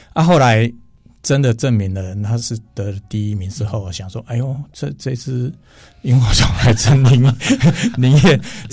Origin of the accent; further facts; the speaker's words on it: Taiwan; now in Taichung, Taiwan; 因为我住台中，我是住公寓，那我老家是在乡下，